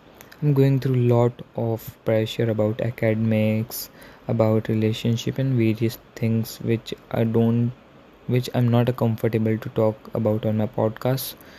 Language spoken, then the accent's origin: English; India; I'm a teenager from India.